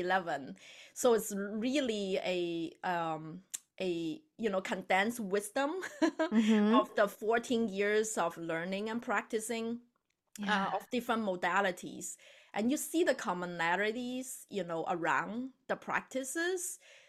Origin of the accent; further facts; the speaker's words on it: China; because I grew up in China, I was born and raised in China